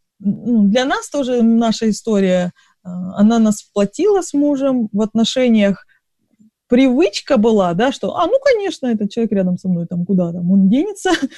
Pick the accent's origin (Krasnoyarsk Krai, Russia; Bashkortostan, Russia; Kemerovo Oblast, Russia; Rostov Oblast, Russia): Rostov Oblast, Russia; Rostov-on-Don; Родилась я в Ростове-на-Дону и прожила там 21 год. И вышла замуж за Виталика, мужа моего барабанщика. А потом мы... Пожили 2 года там в Ростове, он тоже из города Ростова